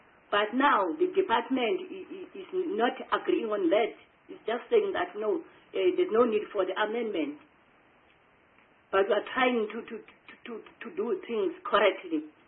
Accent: Eastern Cape, South Africa; from Eastern Cape, but I'm representing the National House of Traditional Leaders.

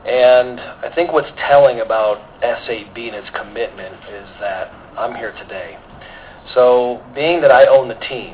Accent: South Africa; As far as we're concerned, we're proudly South African, and we'll continue to be.

